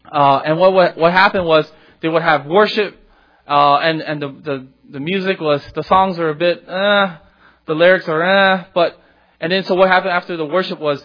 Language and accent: English; United States; because I'm American.